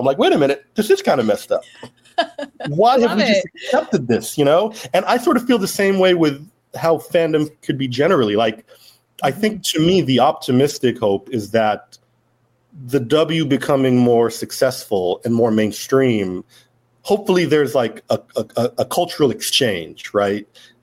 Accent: California, United States; we're Golden State Warrior fans. We're from the Bay Area.

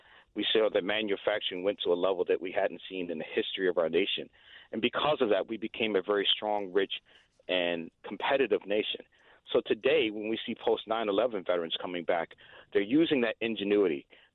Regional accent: Washington, District of Columbia, United States; now in Chicago, United States; So I'm originally from Washington, D.C.

